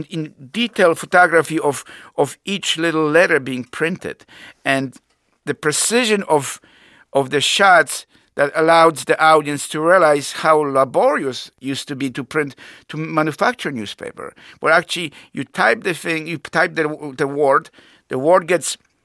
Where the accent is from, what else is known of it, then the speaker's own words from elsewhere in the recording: Poland; he was not aware that I was from Poland.